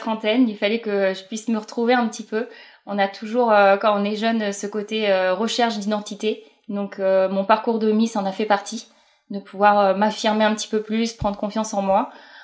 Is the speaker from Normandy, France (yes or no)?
yes; Mortagne-au-Perche, Normandy, France; moved away as an adult; now in Toulouse, France; j'ai 31 ans, je suis originaire de l'Orne puisque j'ai grandi à Mortagne-au-Perche et j'ai vécu toute ma vie en Normandie à l'exception de cette année où je viens de m'expatrier sur Toulouse.